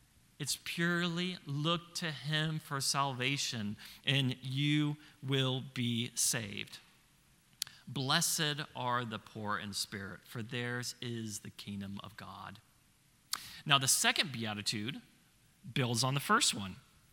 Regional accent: West Coast, United States; Now, I'm from the West Coast, the best coast.

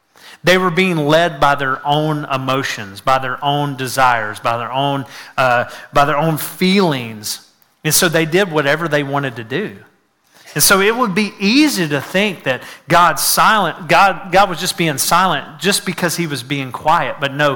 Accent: Conyers, Georgia, United States; There was bumper stickers in our hometown, or in my hometown and around the area, that said, Conyers, Georgia, eat, sleep, and see Mary.

